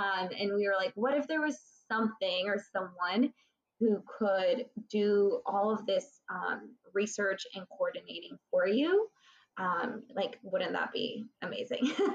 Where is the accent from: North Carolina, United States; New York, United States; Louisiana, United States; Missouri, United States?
North Carolina, United States; But yeah, like grew up in North Carolina, went to NC State University, worked for ABC in North Carolina about 2 years